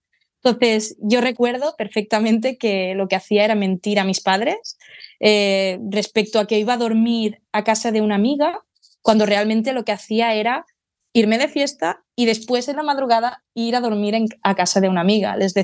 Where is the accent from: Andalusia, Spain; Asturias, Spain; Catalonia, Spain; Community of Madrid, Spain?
Catalonia, Spain; Vilafranca del Penedès; Estamos hablando de la fiesta mayor de mi pueblo, que es Vilafranca del Penedès